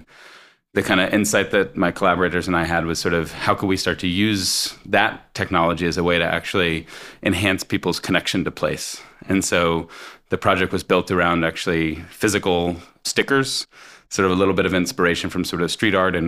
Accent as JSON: {"language": "English", "region": "Colorado", "country": "United States", "tie": "born there", "said": "But I was born in the United States. I was actually born in Colorado."}